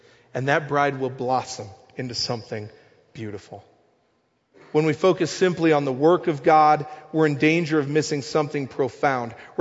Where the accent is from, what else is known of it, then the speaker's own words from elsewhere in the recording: Nebraska, United States; because I'm from Nebraska, thank you.